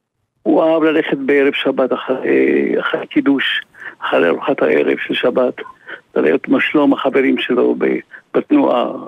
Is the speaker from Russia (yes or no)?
no; Morocco; moved away as an adult; now in Israel; אני עליתי ממרוקו בגיל 18 בתנועת עוטף